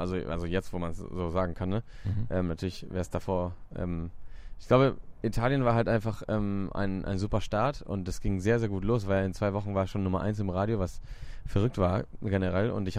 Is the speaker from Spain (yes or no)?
yes; Barcelona, Catalonia, Spain; ich bin in Barcelona aufgewachsen, da hat man halt Sonne, da hat man irgendwie das Meer, da gibt es halt Berge auch nebenan